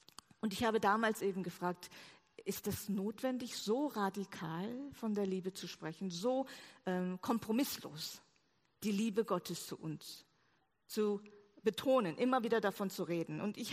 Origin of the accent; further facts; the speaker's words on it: South Korea; German is a second language; now in Germany; Ich bin nämlich 1994 aus Korea nach Tübingen gekommen